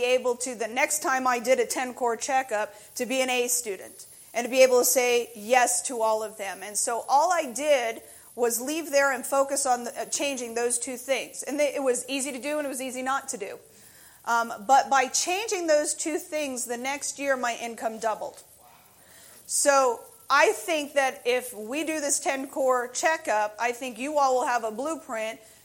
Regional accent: New York, United States; because I am originally from New York.

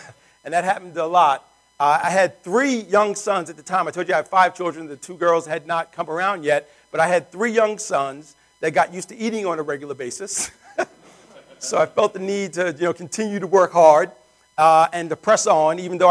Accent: Brooklyn, New York, United States; also born or lived in Queens; now in Long Island, United States; I was born in Brooklyn, pretty much raised there, and then lived in Queens. Now I live on Long Island.

